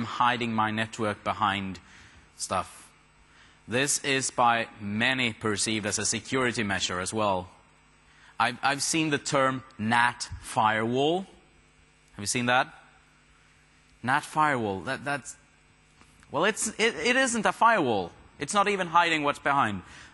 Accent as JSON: {"language": "English", "country": "Sweden", "said": "I'm from Sweden."}